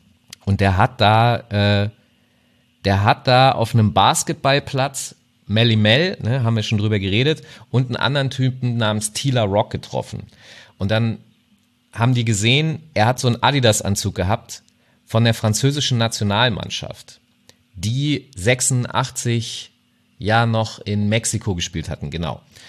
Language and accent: German; Hanover, Lower Saxony, Germany; also ich komme aus Hannover, ja, und das ist jetzt nicht die allerkleinste Stadt, das ist die Hauptstadt von Niedersachsen.